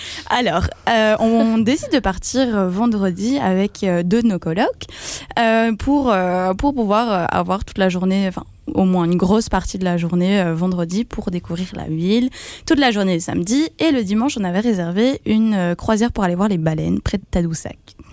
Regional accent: Belgium; Heureusement qu'on vient de Belgique.

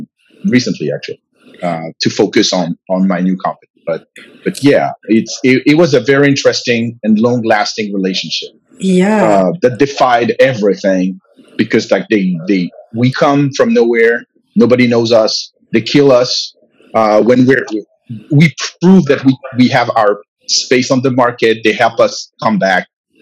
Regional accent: France; English is a second language; Yeah, I grew up a minority in France.

